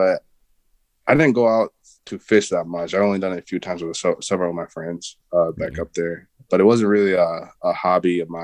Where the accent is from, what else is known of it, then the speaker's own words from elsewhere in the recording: Rice Lake, Wisconsin, United States; also born or lived in Oklahoma; And then we moved up to Rice Lake, Wisconsin. I usually just tell people I'm from Wisconsin because I feel like that's where I spent the most important parts of my life, you know, middle school, high school.